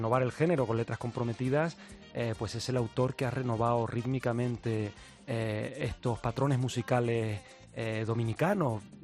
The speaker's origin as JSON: {"language": "Spanish", "region": "Andalusia", "country": "Spain", "lives_now": "Madrid, Spain", "said": "Yo soy andaluz, he vivido en pueblos de Huelva, de Sevilla, y bueno, en estos días tan agitados que, en fin, yo vivo aquí en Madrid, soy un andaluz trasterrado"}